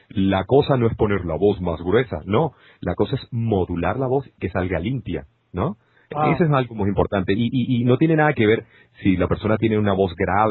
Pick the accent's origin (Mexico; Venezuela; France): Venezuela; accent: Venezuelan; esta persona habla muy venezolano y hablo venezolano y me encantaría siempre tener mi acento venezolano